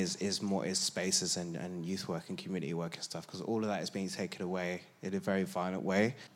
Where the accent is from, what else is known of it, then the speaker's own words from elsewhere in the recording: Dalston, London, United Kingdom; I grew up in Dalston, so I'm familiar with gentrification. If Shoreditch is ground zero, we're like right next to it.